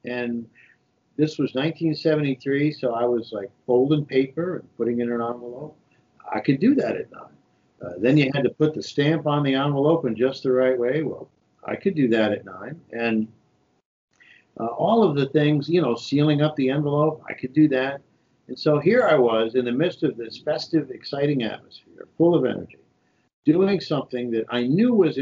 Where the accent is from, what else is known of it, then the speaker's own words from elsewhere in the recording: New York, United States; I was looking at a magazine article about a guy running for mayor in New York, my hometown, and I decided I wanted to vote for that candidate.